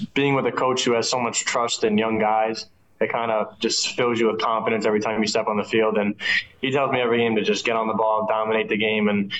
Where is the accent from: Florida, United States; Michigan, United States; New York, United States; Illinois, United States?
New York, United States; I always listen to rap growing up, being like listening to New York rap because I'm from New York, you know.